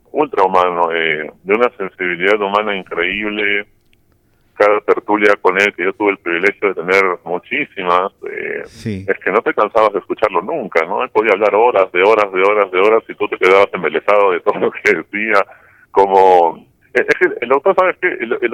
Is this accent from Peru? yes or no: yes; Peru; Y nosotros, pues, como buenos peruanos, fuimos haciendo innovaciones al respecto